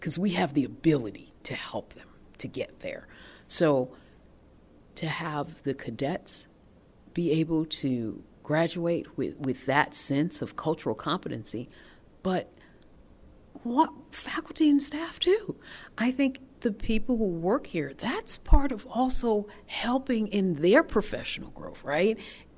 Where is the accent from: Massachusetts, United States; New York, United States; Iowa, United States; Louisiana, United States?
Massachusetts, United States; Boston; I'm from Boston, Massachusetts, so I'd compare them to a Harvard student any day